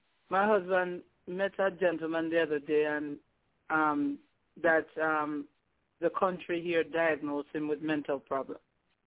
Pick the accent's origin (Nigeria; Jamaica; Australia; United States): Jamaica; because I am a Jamaican, and I am a female